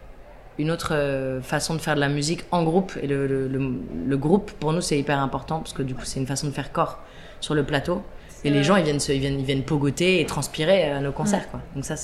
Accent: Île-de-France, France; Moi aussi, j'ai grandi en banlieue, mais proche Paris.

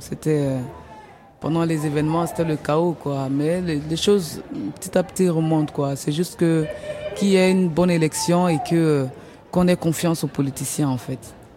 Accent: Côte d’Ivoire; je suis ivoirien, donc je vais te dire que je préfère forcément la Côte d'Ivoire

